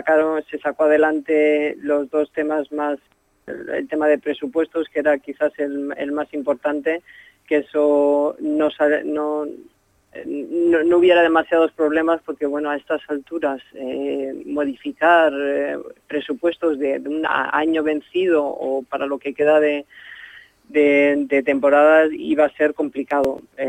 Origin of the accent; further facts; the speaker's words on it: Spain; sí, que soy la primera española